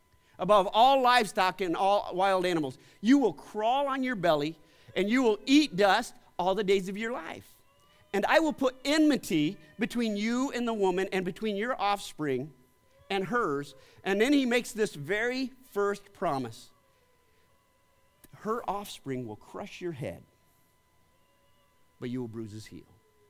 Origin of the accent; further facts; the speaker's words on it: Pennsylvania, United States; I grew up in the Poconos, you know. I mean, most people there are in sweats and have teeth missing.